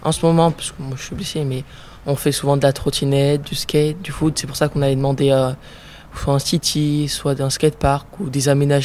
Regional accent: Ravel, Auvergne-Rhône-Alpes, France; j'ai 15 ans et je viens aussi de Ravel.

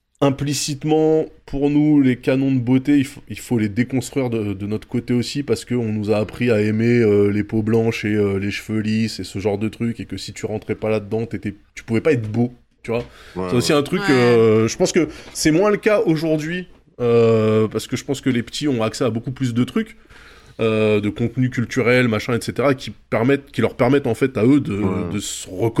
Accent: Île-de-France, France; born there; Je suis né dans le Val-de-Marne, moi, perso.

